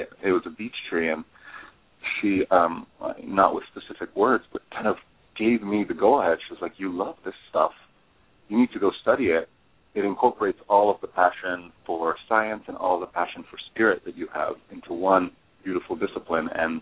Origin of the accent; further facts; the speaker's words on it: Italy; Well, I was born and raised in Italy. I spent most of my time there in the middle of the Arc of the Alps in this region called the Dolomite region.